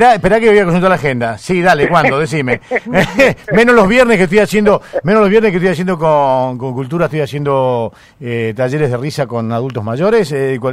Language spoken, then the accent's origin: Spanish; Rosario, Santa Fe, Argentina; siempre que donde estoy digo que soy de Rosario